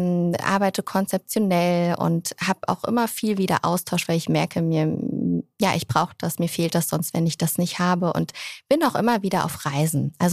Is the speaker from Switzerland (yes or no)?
no; Rhineland-Palatinate, Germany; also meine Heimat ist ja der Westerwald